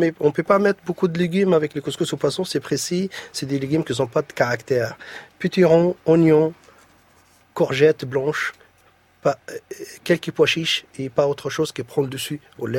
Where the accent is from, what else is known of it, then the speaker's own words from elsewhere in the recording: Zarzis, Medenine, Tunisia; Chez nous, à Zarzi, ça s'appelle le bzar.